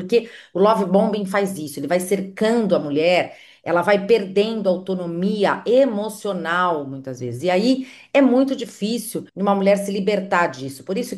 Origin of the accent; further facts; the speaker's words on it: Santos, São Paulo, Brazil; eu sou de uma cidade aqui do litoral de São Paulo, eu sou de Santos